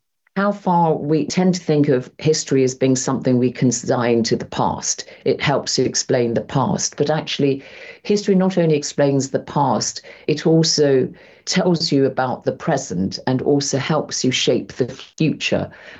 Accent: England, United Kingdom; also born or lived in Sudan; I was born in the Sudan, although I've lived in England since I was 2 years of age.

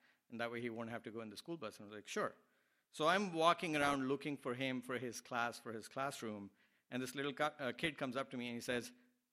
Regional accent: Delhi, India; I'm from Delhi. And you may also know that I went to a school called Sardar Patel Vidyalaya when I was growing up there.

